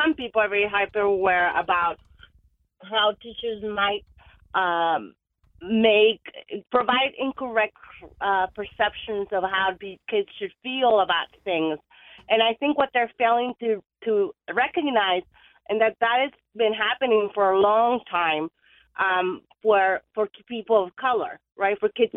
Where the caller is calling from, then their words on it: Webster, Massachusetts, United States; Hi, Evan. … from Webster.